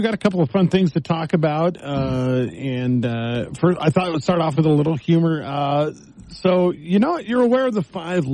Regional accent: Texas, United States; When I grew up down in Texas, we lived near one of the early DuPont plastic plants.

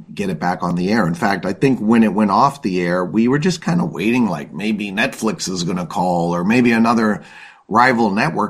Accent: Boston, Massachusetts, United States; Of course, we're from Boston, but this was so funny.

